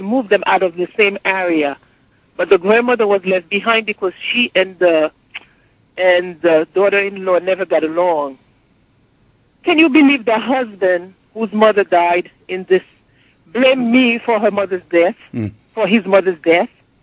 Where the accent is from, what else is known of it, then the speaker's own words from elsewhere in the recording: Haiti; It's a very beautiful show. I'm from Haiti.